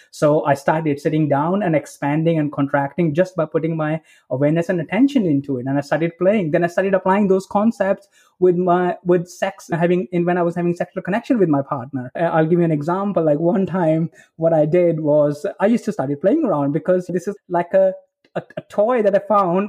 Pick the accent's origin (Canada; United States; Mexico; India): India; You know, I come from India